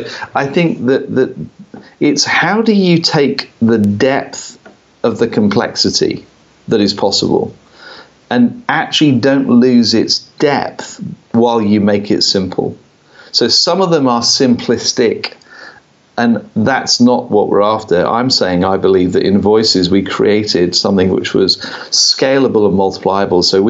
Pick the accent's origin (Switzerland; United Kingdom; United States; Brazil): United Kingdom; And as a Brit, it's hard sometimes to boast in your own achievements.